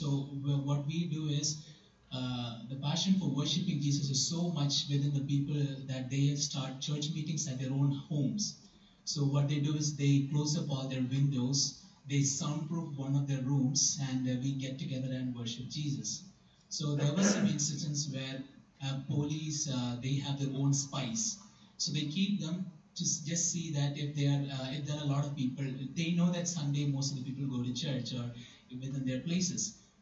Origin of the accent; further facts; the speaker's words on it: Saudi Arabia; In the Gulf countries, especially when I was born and brought up in Saudi Arabia